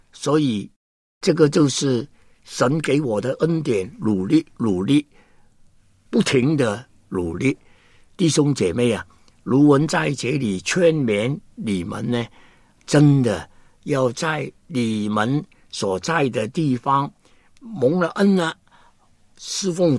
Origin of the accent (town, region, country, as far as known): China